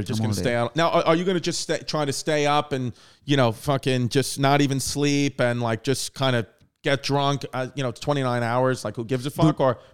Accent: New York, United States; I'm from New York, so that's like a big

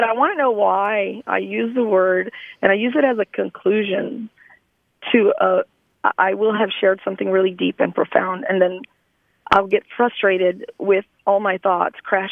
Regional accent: Dallas, Texas, United States; I'm from the Dallas area.

